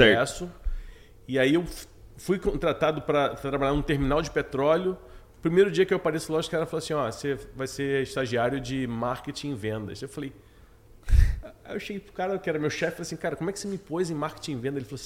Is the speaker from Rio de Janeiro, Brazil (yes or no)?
yes; Rio de Janeiro, Brazil; moved away as an adult; also born or lived in São Carlos; E aí eu com 18, 19 anos, eu saí do Rio de Janeiro, fui morar no interior de São Paulo. Fiz faculdade em São Carlos, engenharia lá.